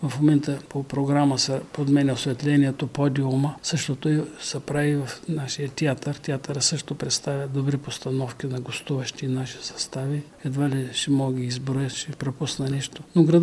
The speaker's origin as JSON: {"language": "Bulgarian", "town": "Haskovo", "region": "Haskovo Province", "country": "Bulgaria", "tie": "born or raised there", "said": "аз, тъй като съм роден и живял в Хаско"}